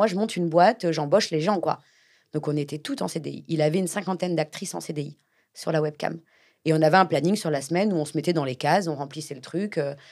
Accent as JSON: {"language": "French", "country": "France", "said": "Là où moi, j'arrive en tant que Française"}